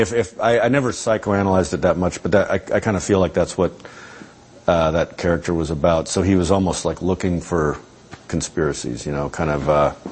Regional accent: Albuquerque, New Mexico, United States; born or raised there

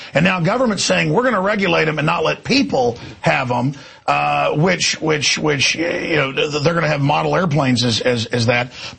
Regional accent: Rockwall, Texas, United States; So, I grew up pretty close there in Rockwall.

